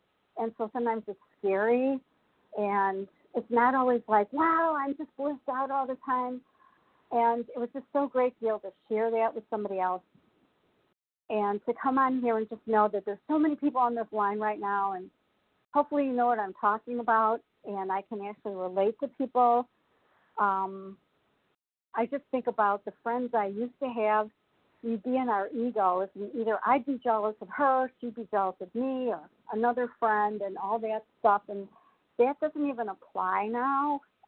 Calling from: Illinois, United States; I'm calling from Illinois.

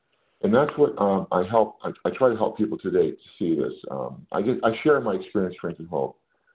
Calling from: California, United States; I'm calling from California today.

